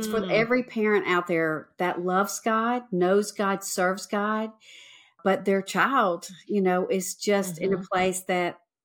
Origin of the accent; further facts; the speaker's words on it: Mississippi, United States; But I am from Mississippi, born and raised, baby of five.